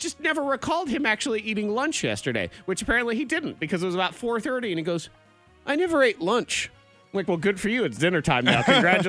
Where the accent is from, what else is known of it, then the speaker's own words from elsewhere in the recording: Boston, Massachusetts, United States; I mean, I grew up in Boston. I was like, you don't have a Boston accent. I said, I know, because it sounds bad.